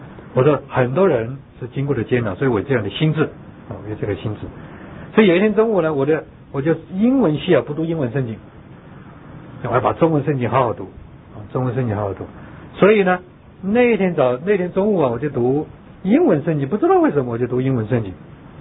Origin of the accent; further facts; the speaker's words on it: China; now in United States; 我从中国来到美国是流着泪出来的，忍痛出来的，